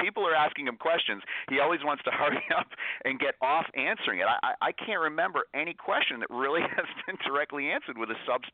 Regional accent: United States; I was there during the Bush years, and it was amazing the changes I saw living in Europe as an American.

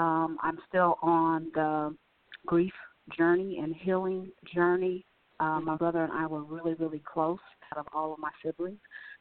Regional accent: Gary, Indiana, United States; now in Atlanta, United States; I am a native from Gary, Indiana. I currently live in Atlanta, Georgia. I've been here going on 6 years.

